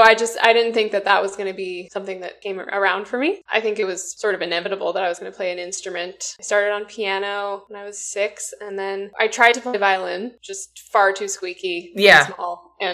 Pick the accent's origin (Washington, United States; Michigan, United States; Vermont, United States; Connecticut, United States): Washington, United States; Seattle; Sure. So I'm from Seattle, and I come from a musical family.